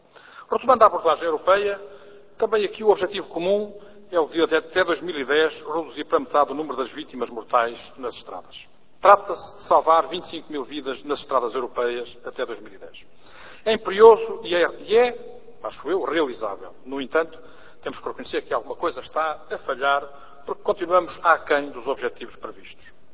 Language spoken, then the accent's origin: Portuguese; Portugal; Nesta matéria, e sendo português, considerando ainda a longa história da sinistralidade rodoviária nacional